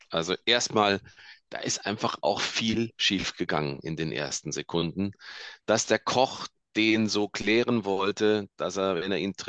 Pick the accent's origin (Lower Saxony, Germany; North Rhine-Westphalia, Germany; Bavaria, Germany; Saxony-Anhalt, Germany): Bavaria, Germany; Munich; um von außen kommend als Münchner zu sagen